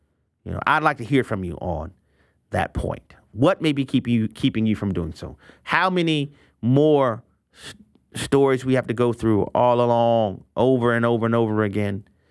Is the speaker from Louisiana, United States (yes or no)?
yes; Louisiana, United States; And I really feel like to my home state brother, I'm like, what took y'all so long kind of thing.